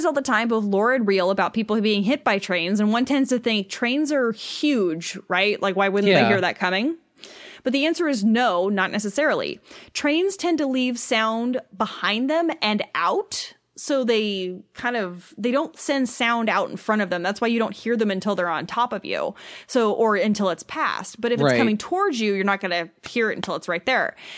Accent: Ohio, United States; We're from Ohio. Let's just pop down there and go on this little trip.

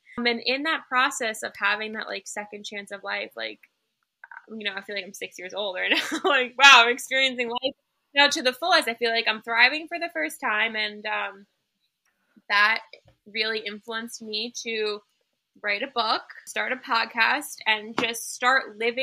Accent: New York City, New York, United States; Yeah, I mean, a lot of people always ask me, like, wow, what was it like growing up in New York City?

